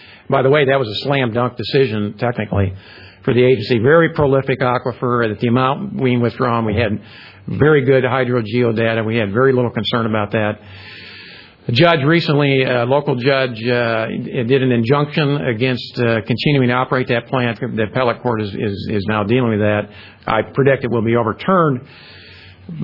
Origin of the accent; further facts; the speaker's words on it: Phoenix, Arizona, United States; I grew up in Phoenix, went to high school in Scottsdale.